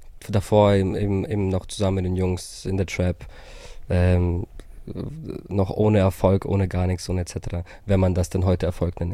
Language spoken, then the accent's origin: German; Herzogenaurach, Bavaria, Germany; Es gibt so viele Menschen, die man bis jetzt getroffen hat, die fragen, wo kommst du her? Weißt du, aus welcher Ecke? Sagst du, aus Herzogenaurach?